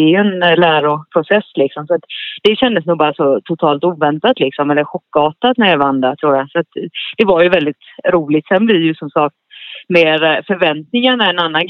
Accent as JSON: {"language": "Swedish", "town": "Kalmar", "region": "Kalmar County", "country": "Sweden", "tie": "born or raised there", "said": "Ja, alltså jag är uppvuxen i Kalmar"}